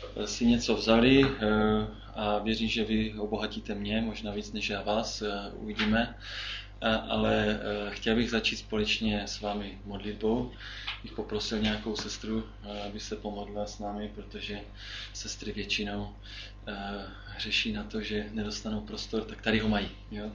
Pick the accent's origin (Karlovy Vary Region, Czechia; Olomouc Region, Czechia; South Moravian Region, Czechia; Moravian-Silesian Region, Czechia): Moravian-Silesian Region, Czechia; Český Těšín; jsem z Českého Těšína